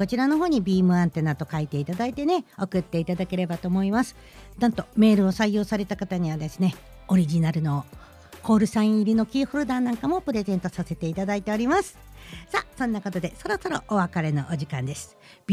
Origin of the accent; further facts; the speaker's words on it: Ibaraki, Japan; 私たちの地元茨城